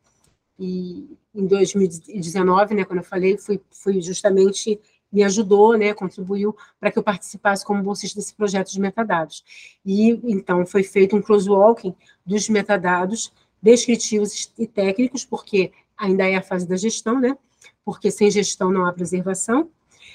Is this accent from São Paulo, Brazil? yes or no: no; Rio de Janeiro, Brazil; aqui no Rio de Janeiro, onde eu nasci, moro, trabalho, estudo